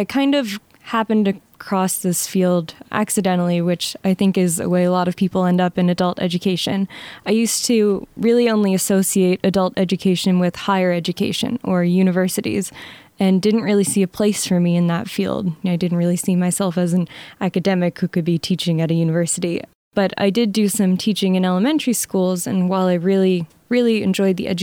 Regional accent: Canada; and I'm from Canada.

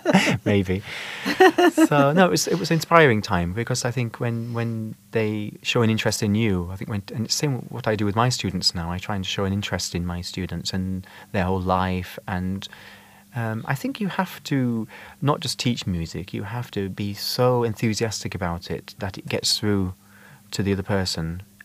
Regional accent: United Kingdom; now in Malta; I'm British.

